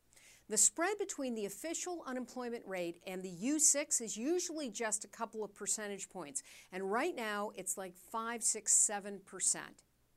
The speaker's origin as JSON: {"language": "English", "town": "Chicago", "region": "Illinois", "country": "United States", "tie": "born or raised there", "said": "it was held here in my hometown of Chicago. I'm a huge Chicago booster"}